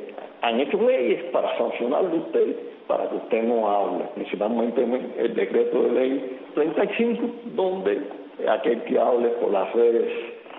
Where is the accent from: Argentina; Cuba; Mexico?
Cuba; nuestra situación como cubanos, cómo estamos viviendo